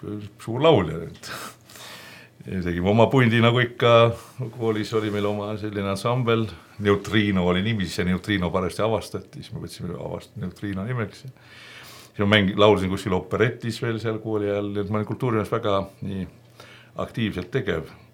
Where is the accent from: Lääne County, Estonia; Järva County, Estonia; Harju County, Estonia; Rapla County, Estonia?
Järva County, Estonia; Paide; also born or lived in Põltsamaa; kasvasin põhiliselt Paides, vahepeal küll mõnda aega Põltsamaal, aga üldiselt Paides ja lõpetsin, noh, Paides käsin lasteaias ja siis käsin koolis ja lõpetsin 69 Paide keskkooli.